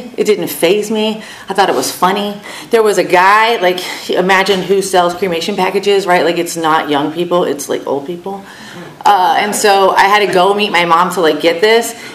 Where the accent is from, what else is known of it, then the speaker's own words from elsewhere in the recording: Florida, United States; so I'm from Florida. I lived in Florida my whole life.